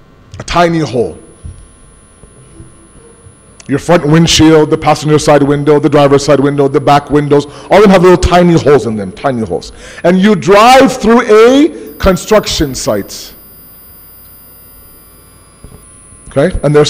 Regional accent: Toronto, Ontario, Canada; I grew up in Toronto.

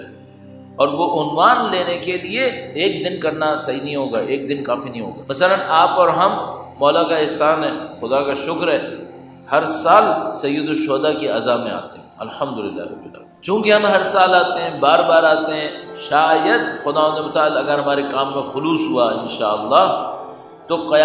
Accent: Karachi, Sindh, Pakistan; ہم تو کراچی والے ہیں، دھماکے بھی ہوتے ہیں، فائرنگ بھی ہوتی ہے، بندے بھی مرتے ہیں

